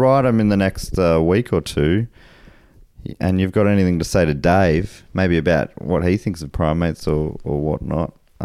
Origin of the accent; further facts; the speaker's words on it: Australia; accent: Australian; now in United Kingdom; I say to you, good day, mate. Sorry, my accent softened a bit. I've been in old Blighty too long.